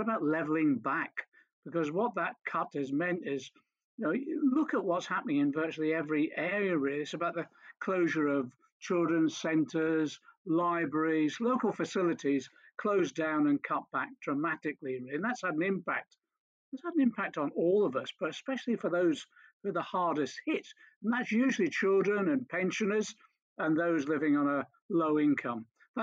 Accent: Liverpool, North West England, United Kingdom; born there; I was born in Liverpool.

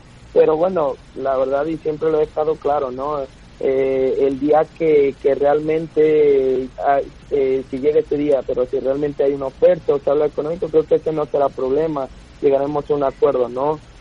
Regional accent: Mexico; Al final soy mexicano, yo quisiera ver la Liga Mexicana compitiendo con los más grandes

